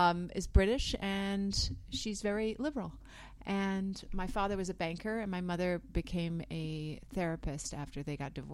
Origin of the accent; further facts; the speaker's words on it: New England, United States; also born or lived in Manhattan, New York; I was born in Manhattan, but I really consider myself hailing from New England. That's where my sensibility was really formed.